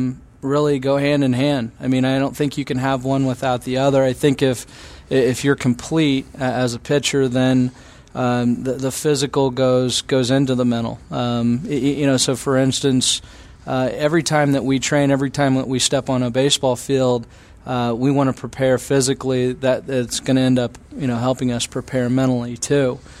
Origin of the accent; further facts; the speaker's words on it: Illinois, United States; I'm originally from Illinois. I played at, graduated from Eastern Illinois University.